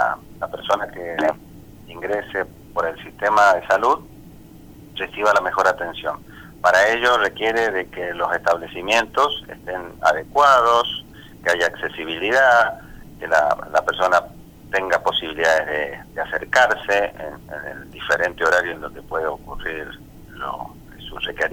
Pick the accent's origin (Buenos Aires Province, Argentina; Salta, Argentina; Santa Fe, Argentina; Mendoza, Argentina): Mendoza, Argentina; Tupungato; Yo soy oriundo de Tupungato, estuve 20 años en ese hospital